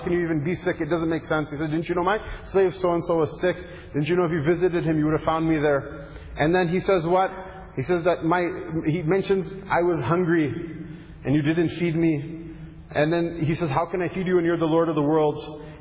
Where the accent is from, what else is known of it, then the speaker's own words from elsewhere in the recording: United States; I come from America.